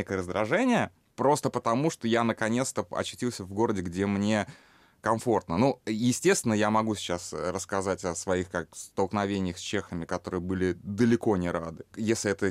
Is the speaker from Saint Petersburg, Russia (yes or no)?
no; Lipetsk, Lipetsk Oblast, Russia; accent: gekanye; с незнакомыми какими-то гэканьем, как я приехал из Липецка